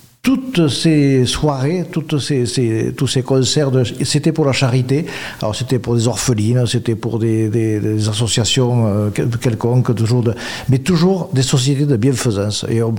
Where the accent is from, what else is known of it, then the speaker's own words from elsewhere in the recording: Agen, Nouvelle-Aquitaine, France; born there; Je suis né à Agen.